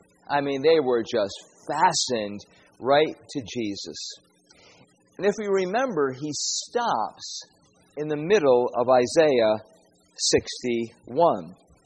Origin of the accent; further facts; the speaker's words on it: Mechanicville, New York, United States; if I were to go back to my hometown, the city of Mechanicville